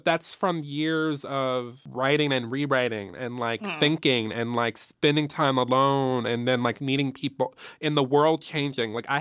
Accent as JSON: {"language": "English", "town": "Detroit", "region": "Michigan", "country": "United States", "tie": "born or raised there", "said": "I grew up in Detroit, Michigan, which is like a very black city."}